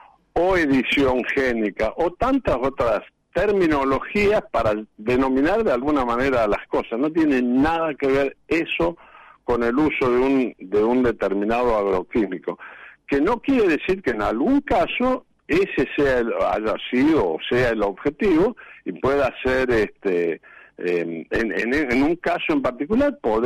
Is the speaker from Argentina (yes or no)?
yes; Argentina; que somos acá de Argentina